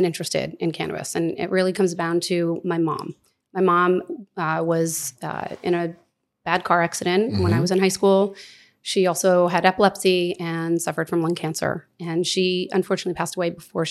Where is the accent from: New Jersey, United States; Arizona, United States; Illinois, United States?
New Jersey, United States; Pompton Lakes; now in Scotch Plains, United States; Born and raised in Pompton Lakes. Left for a little bit to go to college. Came back to start working. I live now in Scotch Plains